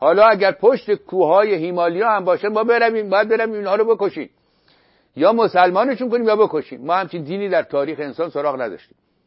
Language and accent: Persian; Iran; moved away as an adult; من به یاد دارم سال 74 که بنده از ایران بیرون آمدم، 5 سال پیش از انقلاب،